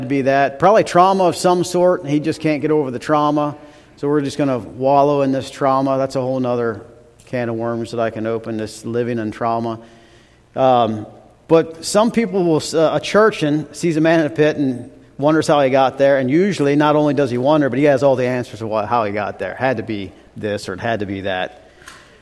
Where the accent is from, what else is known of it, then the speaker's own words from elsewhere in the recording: New London, Ohio, United States; I grew up in New London, Ohio, Huron County, Ohio. So originally Ohio, born and raised till I was about 22, 23 years old.